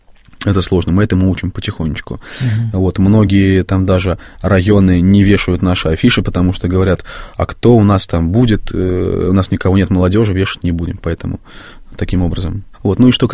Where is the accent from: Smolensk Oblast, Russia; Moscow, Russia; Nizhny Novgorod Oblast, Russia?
Moscow, Russia; Это москвичи все-таки, потому что я сам москвич.